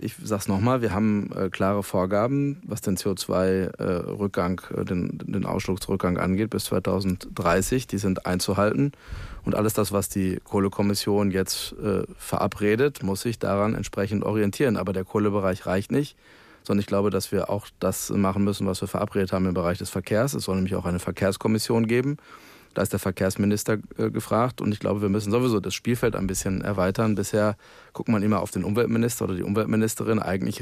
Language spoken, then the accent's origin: German; North Rhine-Westphalia, Germany; Ich komme aus dem Ruhrgebiet, da weiß ich, wie das ist mit der Steinkohle.